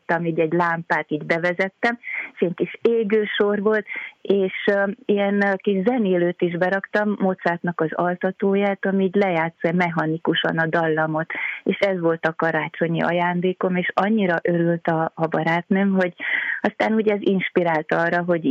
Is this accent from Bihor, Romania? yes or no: no; Odorheiu Secuiesc, Harghita, Romania; Én Székelyudvarhelyen születtem Erdélyben, hát és így ebben a hangulatban nőttem fel kertben, állatok között